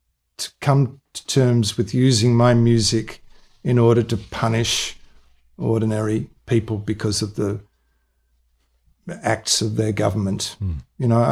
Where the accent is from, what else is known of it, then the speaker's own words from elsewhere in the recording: Melbourne, Victoria, Australia; I was raised in Melbourne. I was just grew up in Jewish areas.